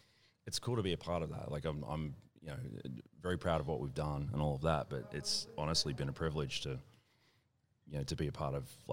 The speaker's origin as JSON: {"language": "English", "country": "Australia", "said": "And also I'm Australian"}